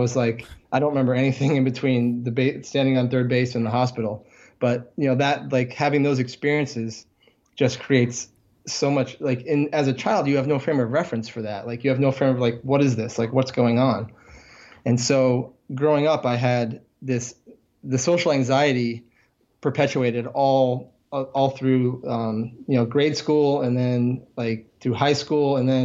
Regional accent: Vermont, United States; I'm from Vermont, so I'm also from the Northeast.

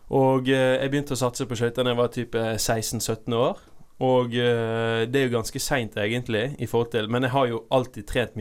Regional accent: Bergen, Vestland, Norway; Jeg vokste opp, jeg begynte I Sandviken. Det var jeg hang ute I gatene.

